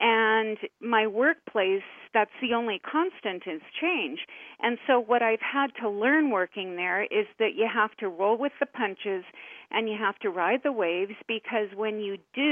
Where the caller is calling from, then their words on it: Richmond, British Columbia, Canada; I'm calling from Richmond